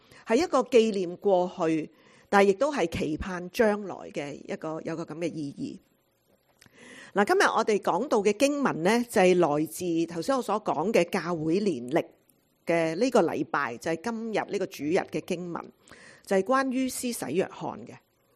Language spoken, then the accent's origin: Cantonese; China; 我們中國人